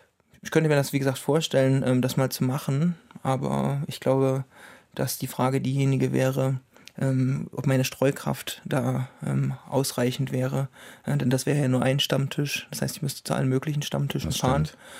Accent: Eisenach, Thuringia, Germany; Genau, ich komme ja ursprünglich selber aus Eisenach, aber in Jena habe ich eben meinen Bachelor studiert.

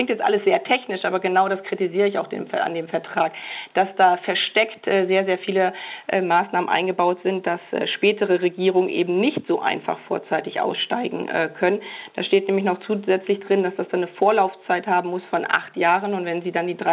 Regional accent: Brandenburg, Germany; Ich komme ja selber aus Brandenburg und kenne das sehr genau.

